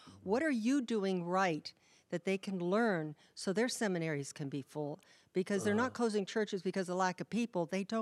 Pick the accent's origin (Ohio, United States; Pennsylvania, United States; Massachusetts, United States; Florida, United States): Ohio, United States; Niles; Niles, Ohio.